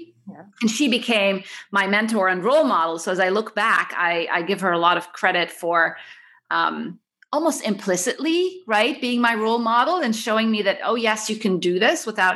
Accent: Kuwait; also born or lived in Cairo, Egypt; we grew up in Kuwait, like born in Cairo, but my parents moved to Kuwait for work.

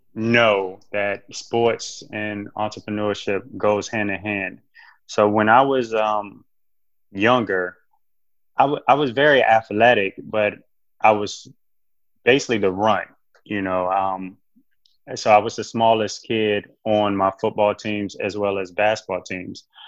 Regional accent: Hampton, Virginia, United States; I'm from Hampton, Virginia. I grew up in a rough environment, but nurturing environment.

